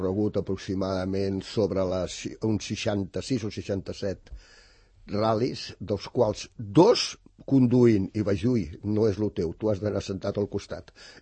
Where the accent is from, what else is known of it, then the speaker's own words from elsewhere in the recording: Rajadell, Catalonia, Spain; born there; now in Sant Cugat del Vallès, Spain; jo vaig néixer a Rajadell per una circumstància, perquè realment el meu pare era ferroviari. I llavors el van destinar a Rajadell.